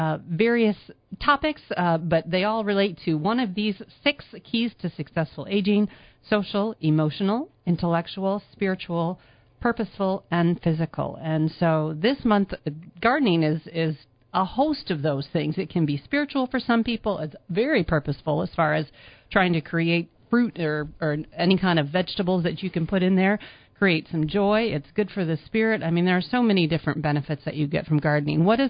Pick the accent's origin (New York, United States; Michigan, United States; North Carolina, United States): Michigan, United States; Hudsonville; now in Holland, United States; I grew up in Hudsonville, and it was just all clay, and now I live on the north side of Holland, and it's all sand